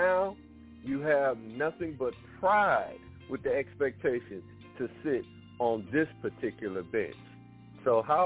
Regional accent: Detroit, Michigan, United States; It's sort of like when I was a young man growing up in Detroit.

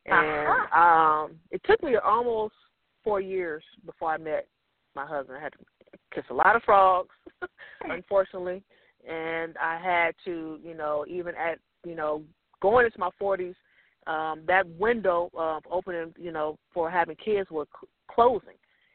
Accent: California, United States; born there; I was born in Northern California. I moved out here to go to college.

